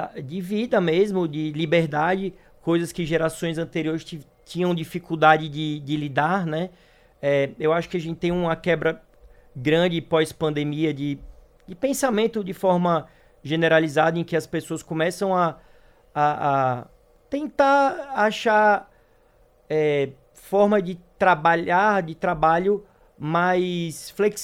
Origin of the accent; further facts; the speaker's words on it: Aracaju, Sergipe, Brazil; moved away; Eu sou de Aracaju, Sergipe, o menor estado do Brasil. E quando eu saí de lá, não saberia que eu ia chegar onde eu cheguei.